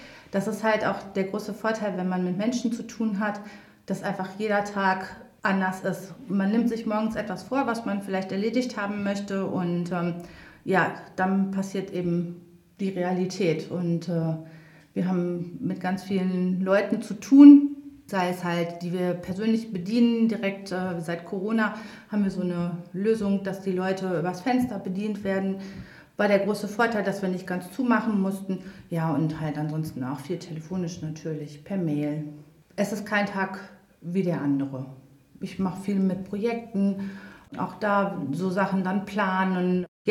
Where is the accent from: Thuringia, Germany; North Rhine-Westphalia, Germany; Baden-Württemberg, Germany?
North Rhine-Westphalia, Germany; Attendorn; also born or lived in Olpe; Ja, ich bin Attendornerin, bin allerdings in Olpe geboren, aber danach mein Leben lang hier gewesen. Das sind mittlerweile 46 Jahre.